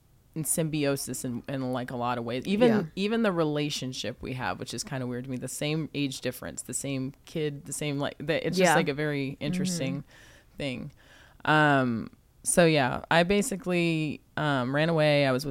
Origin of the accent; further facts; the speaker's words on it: San Antonio, Texas, United States; born there; I was born in Texas, San Antonio, Texas, which I actually just got a house over there too.